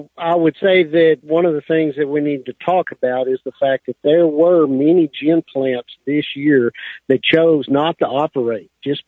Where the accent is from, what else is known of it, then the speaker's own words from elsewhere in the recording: Plainview, Texas, United States; I'm over here in Hale County today, actually sitting in Plainview, Texas.